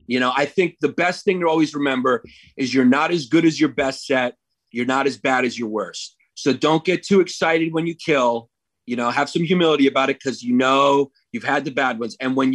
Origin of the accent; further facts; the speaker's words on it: New York, United States; also born or lived in Miami; So the Greek guy, obviously, I'm Greek. Maurice's, you know, Puerto Rican. I grew up around Puerto Ricans, dating Puerto Ricans. I'm from New York.